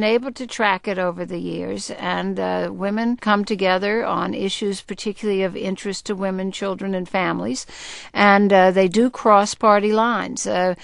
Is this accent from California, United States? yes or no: no; Louisiana, United States; But in fact, it's my home state of Louisiana, a very red state.